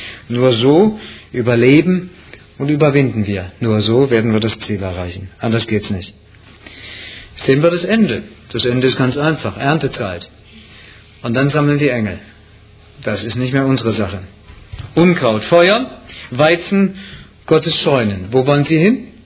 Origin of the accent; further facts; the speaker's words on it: Rhineland-Palatinate, Germany; Bei uns im Westerwald sagt man Heckemoped. Also Wald ist der Heck, sagt man bei uns.